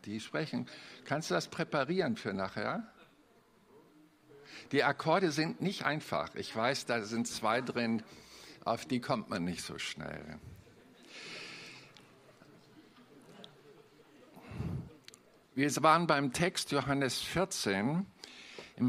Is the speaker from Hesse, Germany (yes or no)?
no; Hamburg, Germany; also ich reduziere das mal als Hamburger wie folgt